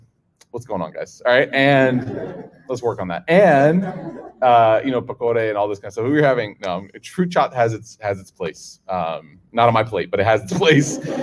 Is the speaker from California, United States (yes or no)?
no; Chicago, Illinois, United States; the masjid that I grew up in Chicago. And he, Chicagoland, sorry.